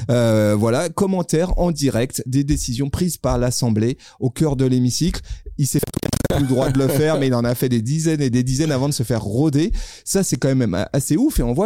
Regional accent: France; c'est un sujet qui finalement est assez consensuel, en tout cas chez nous en France.

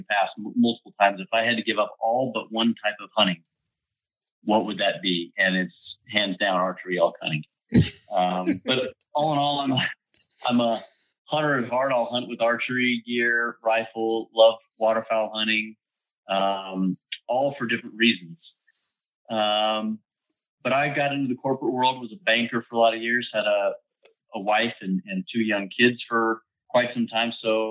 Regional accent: Colorado, United States; And then started small game hunting, born and raised in Colorado.

